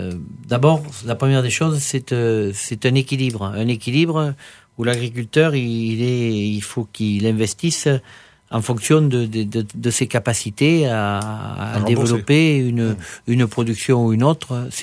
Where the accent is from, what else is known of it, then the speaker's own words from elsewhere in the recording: Occitanie, France; je préfère du conventionnel qui est produit chez nous en Aveyron avec une identité forte